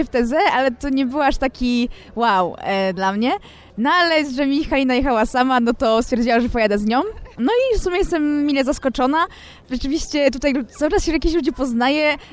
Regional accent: Kalisz, Greater Poland Voivodeship, Poland; właśnie pochodzę z Kalisza

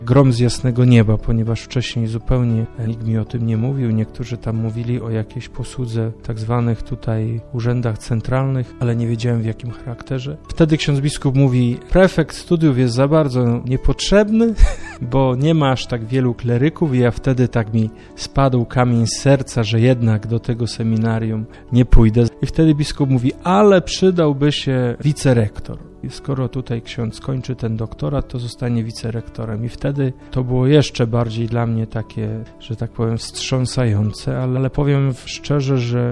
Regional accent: Radliczyce, Greater Poland Voivodeship, Poland; also born or lived in Kalisz; 36 lat kończę w tym roku. Pochodzę z Radliczyc, to jest taka mała miejscowość koło Kalisza. Urodziłem się w Kaliszu

